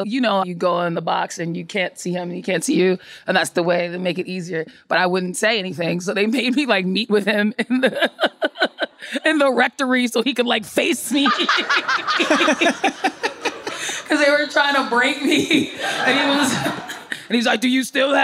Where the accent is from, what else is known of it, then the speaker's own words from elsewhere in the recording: Boston, Massachusetts, United States; I'm from Boston. I went to Catholic school from the time I was in like kindergarten until eighth grade when I graduated.